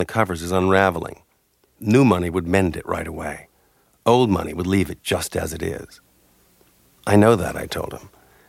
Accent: Gordon, Georgia, United States; born there; I was born in Gordon, Georgia. That's a little town near Macon. The biggest thing in Gordon is the chalk mine.

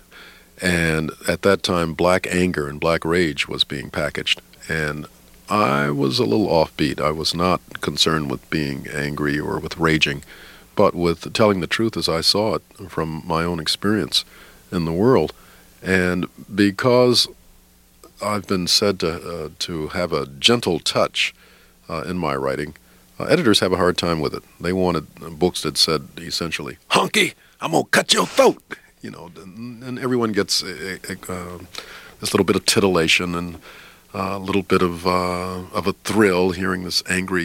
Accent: Mississippi, United States; It's because I grew up in Mississippi listening to natural storytelling

